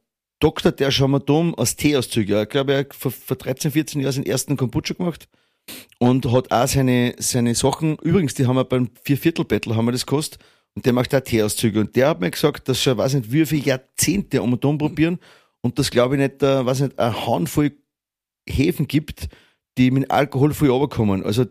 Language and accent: German; Austria; bei uns in Österreich